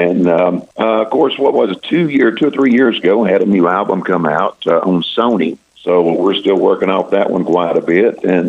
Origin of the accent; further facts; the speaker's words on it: Chattanooga, Tennessee, United States; And we played around there in my hometown of Chattanooga for a while.